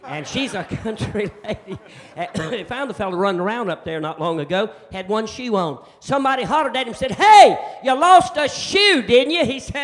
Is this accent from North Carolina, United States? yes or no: yes; North Carolina, United States; But I'm a country boy. I'm from North Carolina. My wife's from Texas.